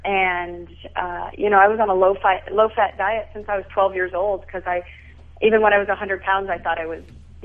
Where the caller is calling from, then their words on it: Las Vegas, Nevada, United States; Las Vegas.